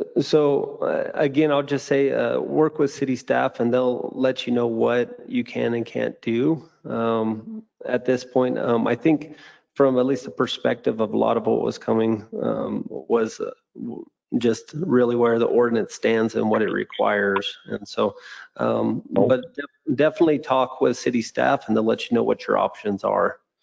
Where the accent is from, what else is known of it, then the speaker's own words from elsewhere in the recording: East Coast, United States; Well, I've always viewed it as interesting because I came from the East Coast